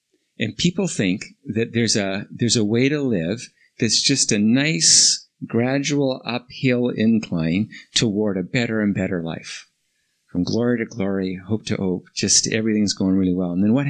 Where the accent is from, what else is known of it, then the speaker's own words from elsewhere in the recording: Vancouver, British Columbia, Canada; I come from Vancouver, we get a lot of rain.